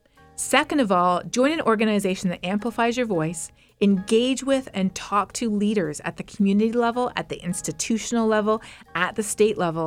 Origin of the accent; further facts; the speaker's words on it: Canada; As a Canadian, I grew up spending almost every single day in the summer outside, and fishing was a big part of my life.